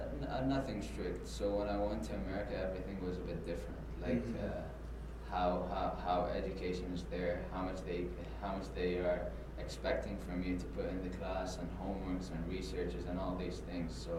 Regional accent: United Arab Emirates; moved away as an adult; also born or lived in West Virginia; now in Chicago, United States; From United Arab Emirates, and I live in Chicago. And I was a student in United States, West Virginia University

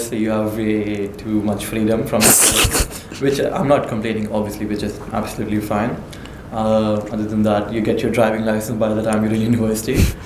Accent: India; also born or lived in Muscat, Oman; now in United Arab Emirates; Before UAE, I lived in Muscat, Oman for 2 years, and before that I lived in India.

